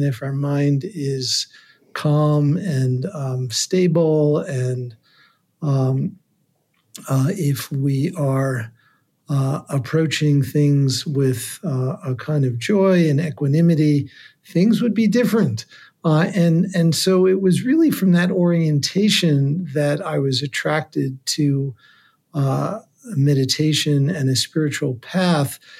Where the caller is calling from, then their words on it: Madison, Wisconsin, United States; I'm in our center, the Center for Healthy Minds at in Madison.